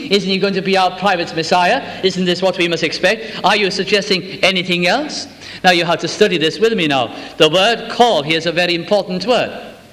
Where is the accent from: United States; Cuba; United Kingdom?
United Kingdom; Wales; first language Welsh; English is a second language; I'm Welsh. I love my language very much.